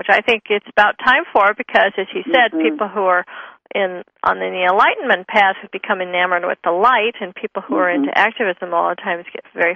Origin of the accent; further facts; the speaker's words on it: Portland, United States; It's my hometown. Yeah. Yeah, I grew up in Portland.